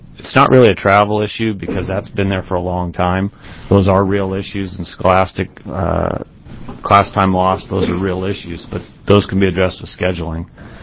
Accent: Pleasant Hill, Oregon, United States; I'm listed as a Eugene resident. I'm actually not. I'm from Pleasant Hill, which is a 4A school.

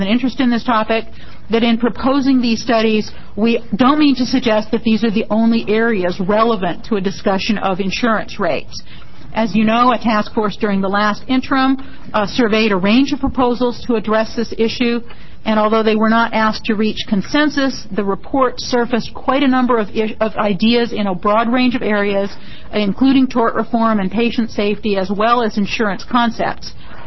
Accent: Eugene, Oregon, United States; since I came from Eugene, I grew up in Eugene

